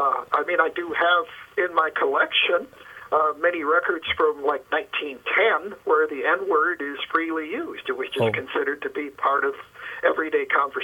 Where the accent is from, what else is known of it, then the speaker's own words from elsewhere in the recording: Minneapolis, Minnesota, United States; I was growing up in Minneapolis. Our high school had exactly one black student.